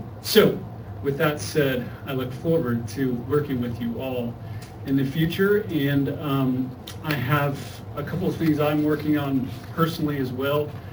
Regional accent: Denver, Colorado, United States; I came from Denver, Colorado. I played collegiately and professionally. Lacrosse is massive in Colorado

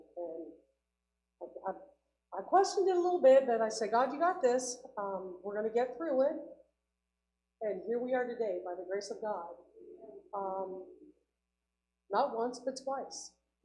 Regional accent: Newark, New Jersey, United States; I grew up in Newark. In 1979, my parents were finally privileged enough to purchase their first home.

